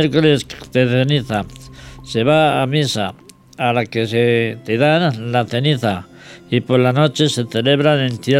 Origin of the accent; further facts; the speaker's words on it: San Juan de la Nava, Castile and León, Spain; hablamos de la historia de mi pueblo, San Juan de la Nava. Un pueblo pequeño, a unos 500 habitantes, situado en la provincia de Ávila, a 30 kilómetros de la ciudad.